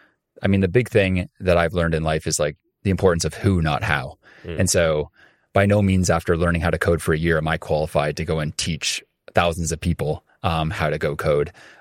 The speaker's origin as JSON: {"language": "English", "town": "Newmarket", "region": "Ontario", "country": "Canada", "tie": "born or raised there", "said": "Born and bred in Canada, yeah, from a small town north of Toronto called Newmarket, Ontario, and oldest of 5 kids"}